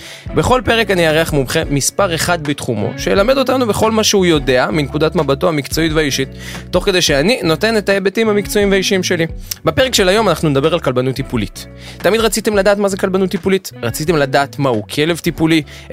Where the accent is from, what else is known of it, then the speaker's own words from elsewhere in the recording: Jerusalem District, Israel; אני בגלל שגדלתי קרוב לירושלים, כל הזמן ראיתי את השלג בירושלים